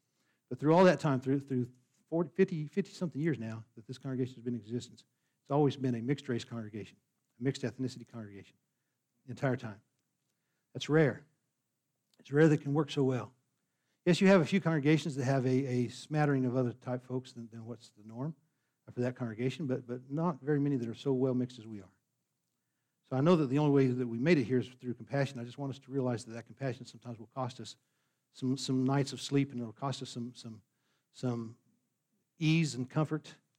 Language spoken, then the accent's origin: English; New Mexico, United States; I came from the South. I mean, basically, we're on the edge of the South in New Mexico, but we're still in the South.